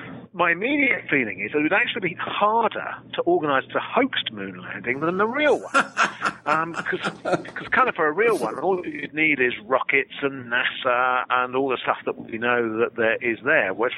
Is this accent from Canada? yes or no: no; London, United Kingdom; By background, I'm a Londoner. My parents were both members of the British Communist Party.